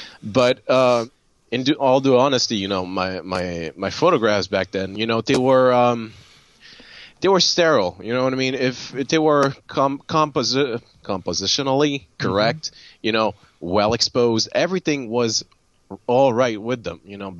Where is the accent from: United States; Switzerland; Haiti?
Haiti; I'm actually Haitian. I was born in Haiti. My dad is French, but his line comes from Vietnam. So I'm French, Haitian, Vietnamese